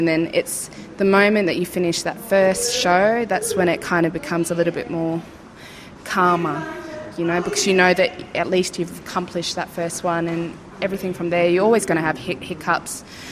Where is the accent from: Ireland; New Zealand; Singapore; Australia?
Australia; Yirrkala, Northern Territory; I'm from Yirrkala in northeast Arnhem Land